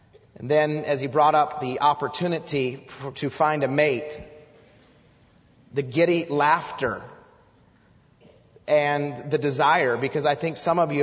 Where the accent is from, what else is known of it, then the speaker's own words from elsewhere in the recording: Idaho, United States; And here I am from Idaho. I'd never visited. I just showed up.